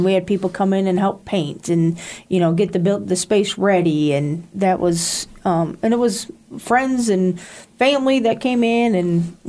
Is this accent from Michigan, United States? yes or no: yes; Michigan, United States; born there; also born or lived in Ohio; now in Pulaski, United States; Well, I am actually a Yankee because I was born in Michigan and was in Ohio and spent a lot of my time up in the north there.